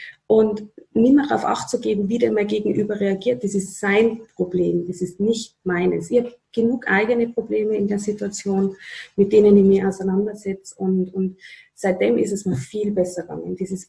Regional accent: Upper Austria, Austria; Viel weiter weg, also in meiner Heimatgemeinde nach Oberösterreich und haben dort dann weitergemacht.

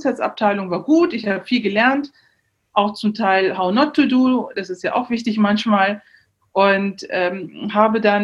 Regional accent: Neuss, North Rhine-Westphalia, Germany; Ich bin in Neuss geboren, in Neuss zur Schule gegangen

